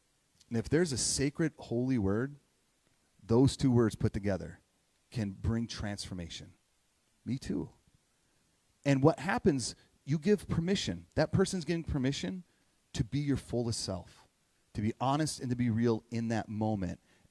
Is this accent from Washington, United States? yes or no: no; Minnesota, United States; From a local, I'm a Minnesotan, right? And us Minnesotans, we love, and we're like, yes, we're Minnesota nice.